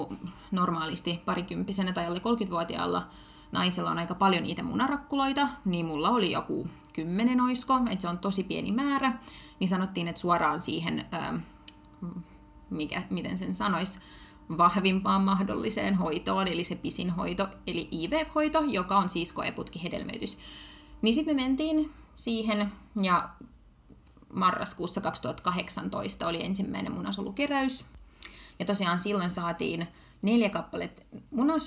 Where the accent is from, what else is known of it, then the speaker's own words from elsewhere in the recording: Ukraine; kun mä oon Ukrainasta kotoisin, niin siellä on tapana tehdä aika nopeasti lapsia